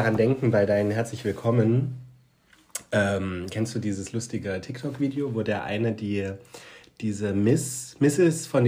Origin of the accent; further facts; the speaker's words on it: Germany; In meinem Heimatland.